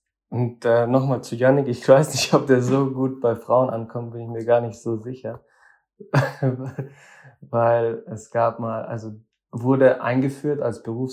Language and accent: German; Ingolstadt, Bavaria, Germany; born there; now in Munich, Germany; Ich bin in Ingolstadt geboren